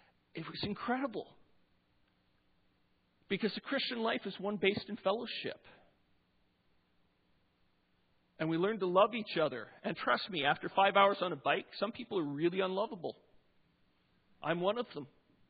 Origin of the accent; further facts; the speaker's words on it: Pembroke, Saskatchewan, Canada; I'm from Pembroke, Saskatchewan. I haven't lived in a town with a stoplight since 1997. I haven't lived in a town without a majority of Christians since 2003.